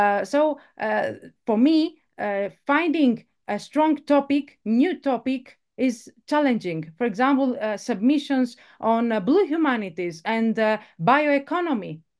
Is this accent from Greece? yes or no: yes; Greece; English is a second language; because I'm from Greece